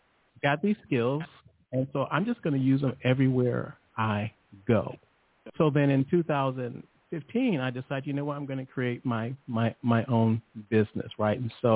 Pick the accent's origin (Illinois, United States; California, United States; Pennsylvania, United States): Illinois, United States; Chicago; I'm like, look, I'm from Chicago. We can handle this.